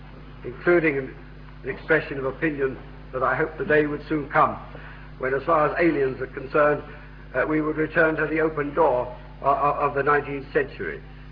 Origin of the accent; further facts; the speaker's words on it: London, United Kingdom; born there; I was born in the East End of London, the descendants of some 20 generations